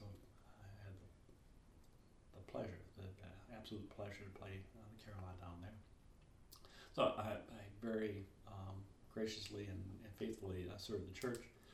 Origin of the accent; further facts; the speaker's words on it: Wisconsin, United States; As I mentioned, I grew up in Wisconsin in a Lutheran church.